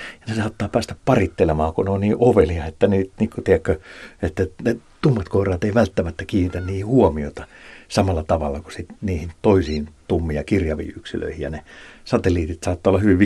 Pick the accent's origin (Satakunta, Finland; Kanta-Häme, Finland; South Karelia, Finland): Satakunta, Finland; Pori; moved away; Kun mä oon Porista kotoisin